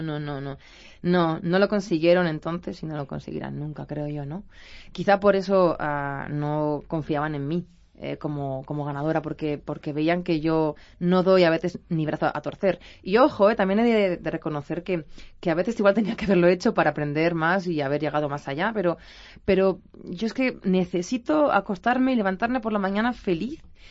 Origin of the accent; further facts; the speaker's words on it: Eibar, Basque Country, Spain; Y mañana estoy en Eibar, así que canto en mi tierrita.